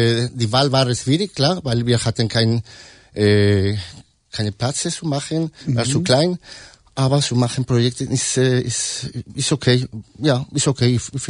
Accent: León, Castile and León, Spain; German is a second language; moved away as an adult; now in Hamburg, Germany; Ja, ich bin aus León, aus Spanien. Ich wohne in Hamburg seit 8 Jahren, glaube ich.

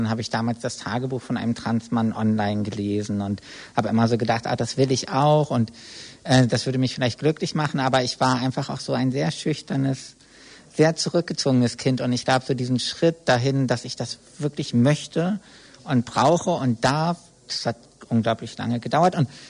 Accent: Bremen, Germany; Ich komme aus Bremen.

